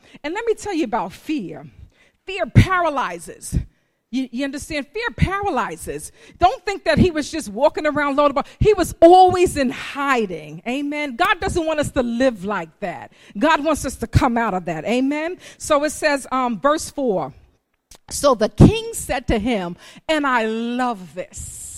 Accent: Bronx, New York, United States; because guess what? I grew up in the projects. I'm from the South Bronx. That's where my family is from.

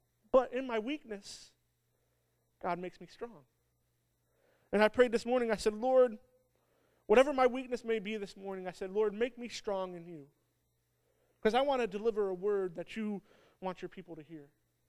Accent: Michigan, United States; now in New Jersey, United States; You know, I'm originally from Michigan. I never thought I would be in New Jersey as a youth pastor.

